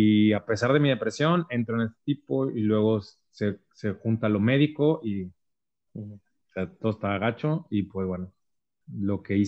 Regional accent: Ciudad Mante, Tamaulipas, Mexico; Yo soy de Ciudad Mante, Tamaulipas, entonces dejo de ir a mi tierra natal

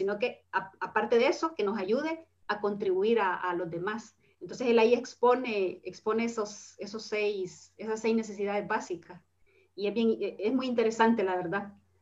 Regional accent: El Salvador; yo en el año 2011 inicié un proceso de crecimiento grupal en mi país, en El Salvador.

